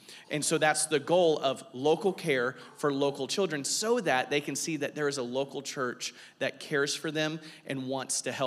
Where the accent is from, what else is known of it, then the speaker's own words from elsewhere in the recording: Florida, United States; also born or lived in North Carolina / Texas; We're originally from Florida, but we were in North Carolina, Texas, moved back to Florida to pursue some church planting.